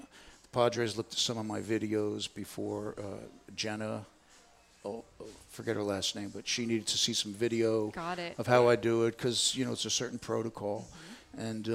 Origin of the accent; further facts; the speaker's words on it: New York, United States; also born or lived in New Jersey; I grew up in New York and New Jersey, and of course, the Yankees.